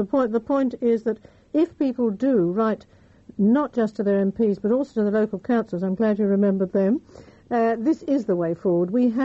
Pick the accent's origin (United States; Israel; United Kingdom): United Kingdom; London; I feel very strongly as a Londoner and as somebody who chairs what I consider to be a very fine station